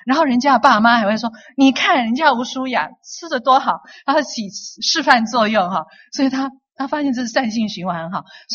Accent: China; 然后所有人都看着我们这些中国妈妈哈，这么认真的喂孩子吃饭哈

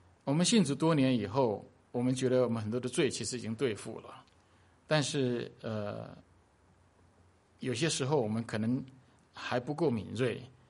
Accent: China; 我们中国人讲天庭，你想到什么？

